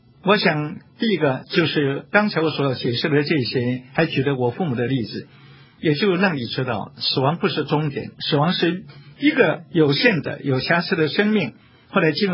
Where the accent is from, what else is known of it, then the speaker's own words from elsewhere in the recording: China; 过去我们中国人说人生70古来稀